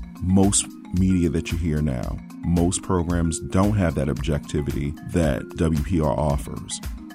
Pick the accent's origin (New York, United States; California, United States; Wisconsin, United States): Wisconsin, United States; Appleton; from Appleton, Wisconsin.